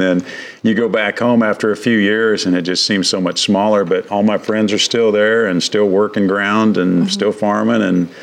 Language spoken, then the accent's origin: English; Mound Valley, Kansas, United States; southeast Kansas, a little bitty small town, Mound Valley. When I left Mound Valley, it was about 200 people in my hometown.